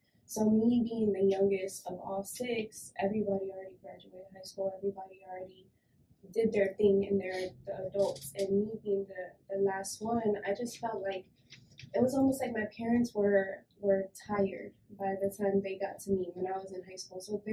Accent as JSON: {"language": "English", "town": "West Palm Beach", "region": "Florida", "country": "United States", "tie": "born or raised there", "said": "I am from here, West Palm Beach, Florida, born and raised."}